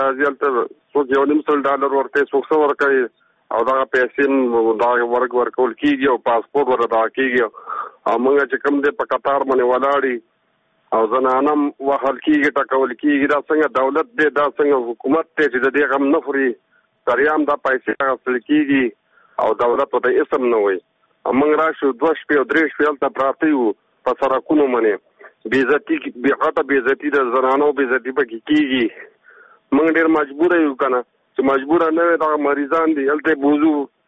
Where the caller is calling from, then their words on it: Kunar, Afghanistan; خبرې کوم د کونړ ولایت نه.